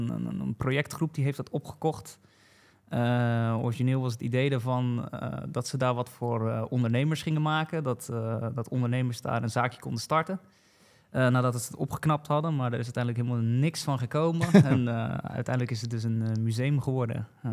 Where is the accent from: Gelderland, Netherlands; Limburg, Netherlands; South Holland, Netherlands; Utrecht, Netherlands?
South Holland, Netherlands; The Hague; Ik kom zelf uit Den Haag vandaan, dus dat is een mooie rit.